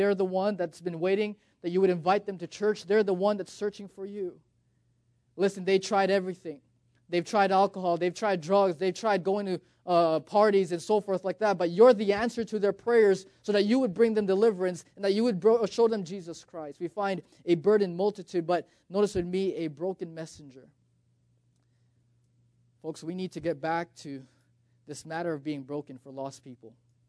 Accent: Canada; I'm actually from Canada and just out here for the summer, inviting folks, helping the church out here.

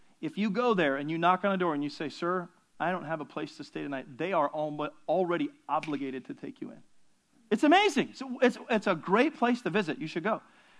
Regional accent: Philippines; being Filipino, I've always kind of been drawn to Filipinos. Filipinos rule.

